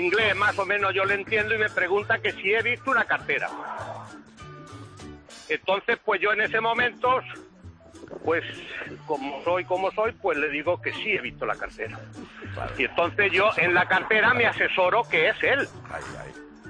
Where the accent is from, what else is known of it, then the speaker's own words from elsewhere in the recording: Tobarra, Castilla-La Mancha, Spain; moved away as an adult; now in Mallorca, Spain; soy de Tobarra, no, de La Mancha, pero de Tobarra.